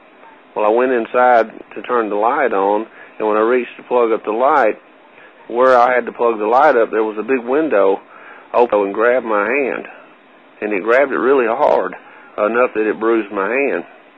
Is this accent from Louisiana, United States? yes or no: yes; Louisiana, United States; I was telling Marco today when I was talking to him, you know, that I was raised up in Louisiana. So I know what alligator tracks look like.